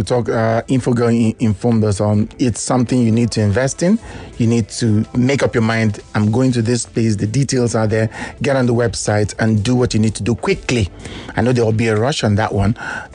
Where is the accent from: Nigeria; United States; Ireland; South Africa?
Nigeria; I'm not saying I'm from Rabat too. I'm a Nigerian.